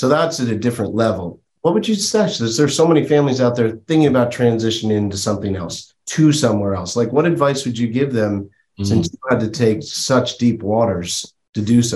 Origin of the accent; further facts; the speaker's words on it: Northeast, United States; moved away; I knew I had to leave where I grew up in the Northeast.